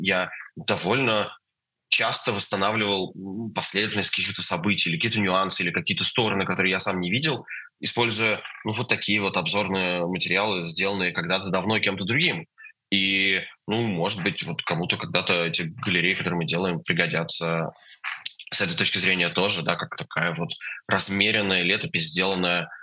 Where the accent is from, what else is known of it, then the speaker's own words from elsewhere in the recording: Russia; я как россиянин